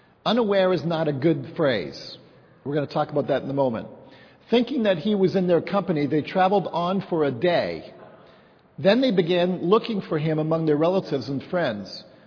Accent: England, United Kingdom; I'm fully English. All four of my grandparents were British, so that makes me even better. It makes me English for sure.

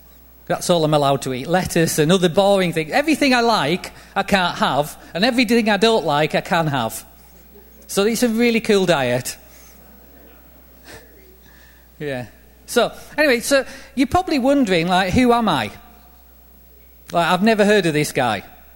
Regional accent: England, United Kingdom; One, I'm English. Two, I'm from the north of England, which means I'm straight and blunt. And three, because I'm from the north of England, I have problems with the letter H when I speak.

